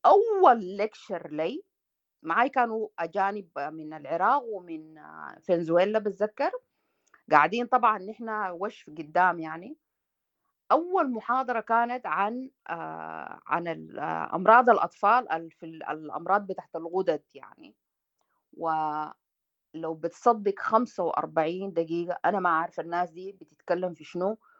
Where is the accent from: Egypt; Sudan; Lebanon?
Sudan; moved away